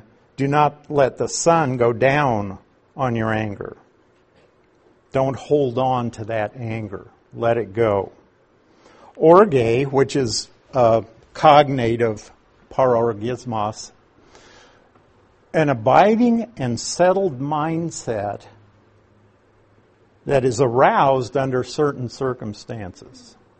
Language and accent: English; Nebraska, United States; I'm from Nebraska. We used to go down to western Nebraska on our way to Colorado, and there were some rest stops along the interstate.